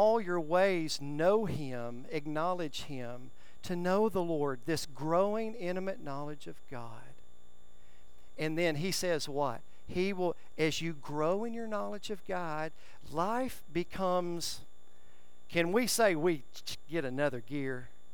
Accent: Centerville, Tennessee, United States; Ask me where I'm from. I'm from Centerville, Tennessee, home

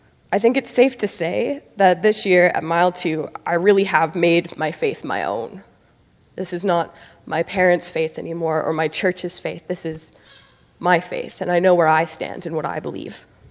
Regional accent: Niverville, Manitoba, Canada; I grew up here in Niverville, graduated from the high school just last year from a Christian family

